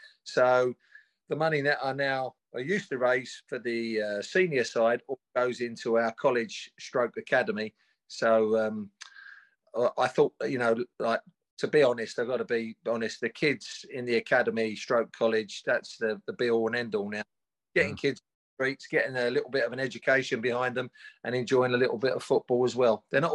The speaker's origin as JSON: {"language": "English", "region": "Wales", "country": "United Kingdom", "said": "And I am the Welsh voice."}